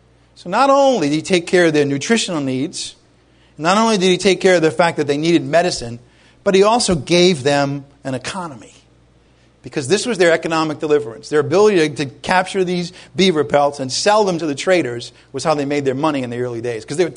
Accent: Rhode Island, United States; We were growing up in Rhode Island. We used to drive to Vermont to get pure maple syrup.

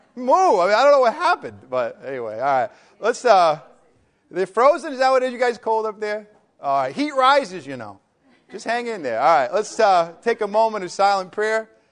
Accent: New England, United States; I grew up in New England and still live there for a little while longer till I get down here.

